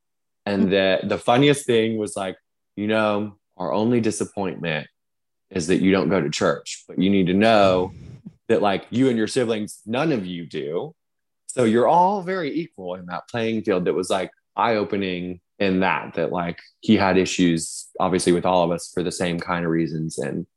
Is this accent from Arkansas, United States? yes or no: yes; Arkansas, United States; I'm from Arkansas and they're from Alabama. So your typical Southern family